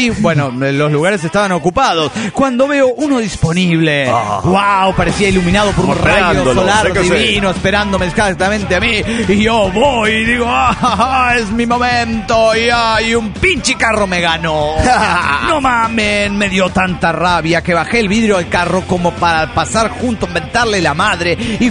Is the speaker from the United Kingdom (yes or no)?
no; Olavarría, Buenos Aires Province, Argentina; de Olavarría, Argentina también.